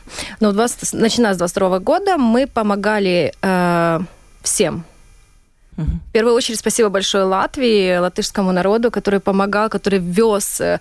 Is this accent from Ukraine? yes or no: yes; Bucha, Kyiv Oblast, Ukraine; То есть я родом с Киева, родом с Бучи, точнее.